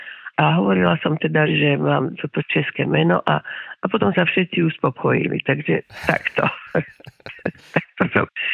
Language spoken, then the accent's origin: Slovak; Banská Štiavnica, Banská Bystrica Region, Slovakia; Ja som vyrastala v Váskej Štiavnici, to je dnes naozaj konečne obnovené a veľmi krásne.